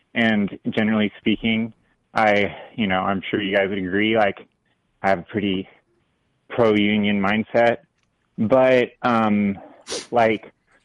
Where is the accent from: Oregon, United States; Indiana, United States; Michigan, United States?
Oregon, United States; Portland; like, I'm from Portland, but, like, all my coworkers are, you know, they're cowboys or loggers. They're from the rural area.